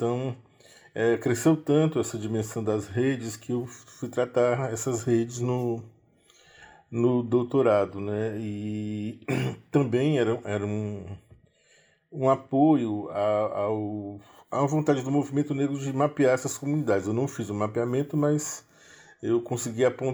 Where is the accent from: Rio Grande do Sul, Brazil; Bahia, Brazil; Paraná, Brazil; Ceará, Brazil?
Ceará, Brazil; Fortaleza; Eu sou de Fortaleza, eu venho, né, da militância negra em Fortaleza